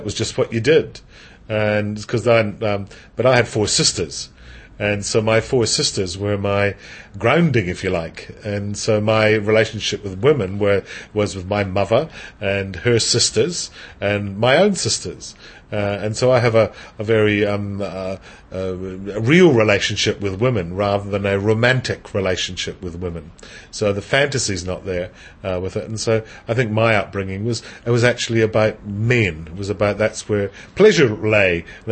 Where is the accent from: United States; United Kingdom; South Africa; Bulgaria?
United Kingdom; Scotland; my background as a gay man is I'm Scottish. My whakapapa goes back to Scotland and Ireland